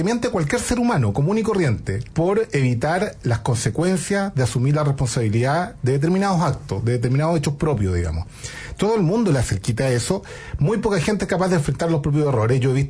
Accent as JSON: {"language": "Spanish", "country": "Chile", "said": "como somos todos los chilenos"}